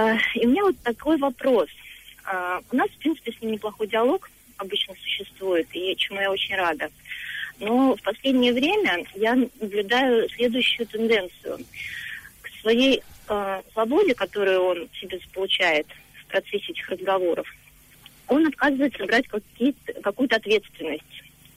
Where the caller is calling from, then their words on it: Moscow, Russia; Я звоню из Москвы.